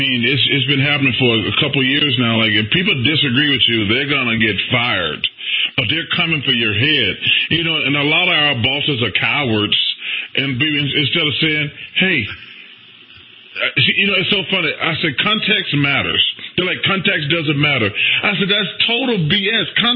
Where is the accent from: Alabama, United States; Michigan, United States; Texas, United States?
Alabama, United States; Listen, man, I'm from Alabama. Yeah. We've been flip-flopping with Mississippi for the fattest state for the last 32 years.